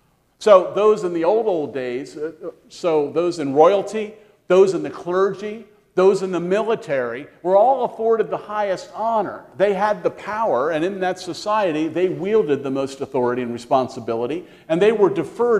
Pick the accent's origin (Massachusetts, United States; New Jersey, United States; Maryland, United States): Maryland, United States; I'm from Maryland. It hurt my feelings, huh?